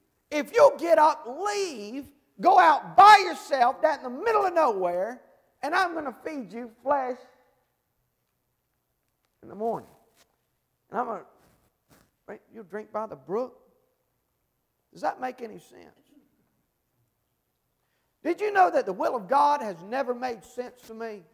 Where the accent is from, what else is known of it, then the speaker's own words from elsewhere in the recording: North Carolina, United States; I'm from Eastern North Carolina. I've gone down to many a brook.